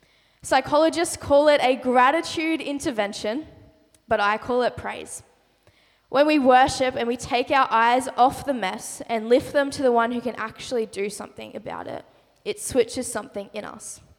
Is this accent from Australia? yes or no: yes; Australia; as cool as our Aussie language is, sometimes our words kind of have lost the meaning in the translation